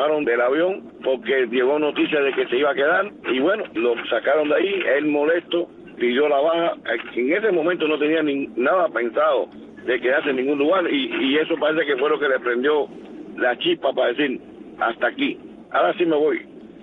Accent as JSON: {"language": "Spanish", "country": "Cuba", "said": "soy un cubano"}